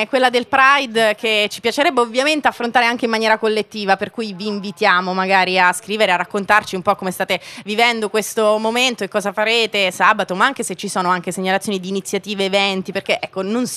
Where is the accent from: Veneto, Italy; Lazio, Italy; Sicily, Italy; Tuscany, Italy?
Lazio, Italy; Rome; Poi mi dici che sono romana